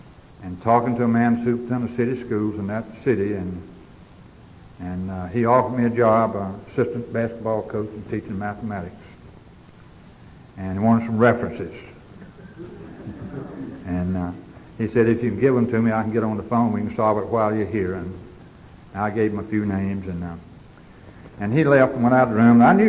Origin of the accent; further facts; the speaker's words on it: Roanoke, Virginia, United States; And I went back to my hometown. My mother bankrolled me, and I had a place to stay when I got back to Roanoke